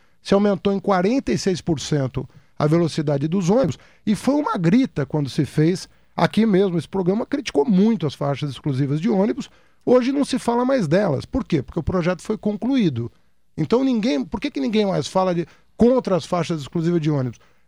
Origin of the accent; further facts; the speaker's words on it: São Paulo, Brazil; Eu morava no Planalto Paulista, morei a vida inteira no Planalto Paulista antes de casar